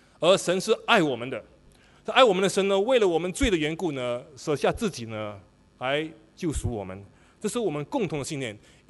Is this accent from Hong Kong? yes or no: no; Singapore; 然后我们是新加坡人啊，他们是温州的企业家。